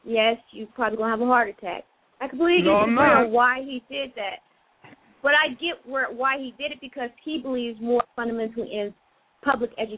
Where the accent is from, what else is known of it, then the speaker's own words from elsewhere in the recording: Youngstown, Ohio, United States; I grew up in Youngstown. I went to this inner city school.